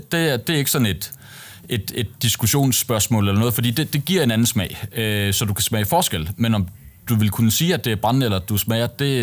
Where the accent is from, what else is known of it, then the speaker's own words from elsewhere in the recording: Region of Southern Denmark, Denmark; vi kommer oprindeligt fra Fyn.